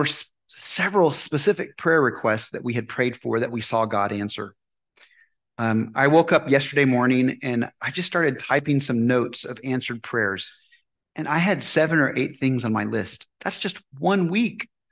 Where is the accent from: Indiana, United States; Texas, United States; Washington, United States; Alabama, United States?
Texas, United States; Austin; I can remember growing up in Austin, the first time I rode a bike